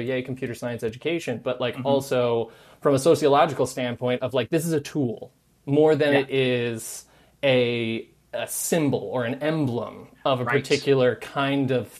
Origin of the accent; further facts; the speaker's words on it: Virginia, United States; I grew up in Hampton Roads. Hurricanes happen all the time.